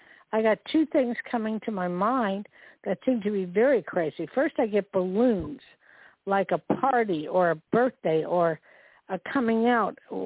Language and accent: English; New Jersey, United States; born there; Like, I was born in Jersey.